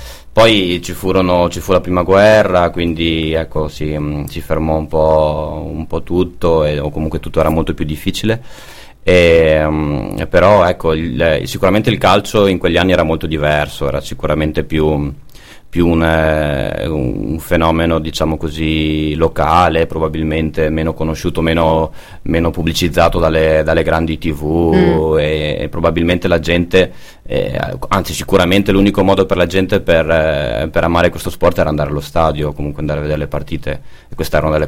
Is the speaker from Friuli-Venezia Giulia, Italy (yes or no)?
no; Turin, Piedmont, Italy; born there; Io tra l'altro sono anche nato a Torino in realtà, però sono più veneto che torinese sicuramente, e quindi quando mi fa comodo sono torinese, chiaramente.